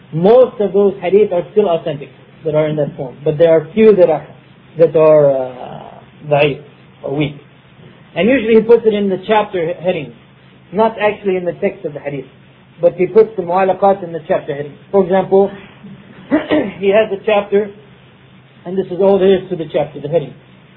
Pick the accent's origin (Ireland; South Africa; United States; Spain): Spain; Ibn Hazm, the one from Spain, my home country